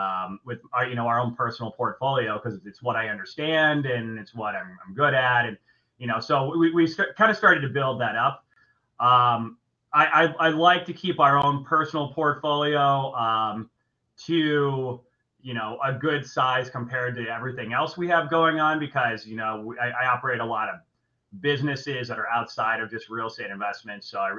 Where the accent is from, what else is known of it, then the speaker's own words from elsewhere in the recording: Rochester, New York, United States; also born or lived in Buffalo / Florida; now in Chicago, United States; And I grew up in Rochester, New York, actually. And I moved around a little bit after I went to school in Buffalo, and then I did like accounting at a resort in Florida. And then I moved to Chicago to trade futures.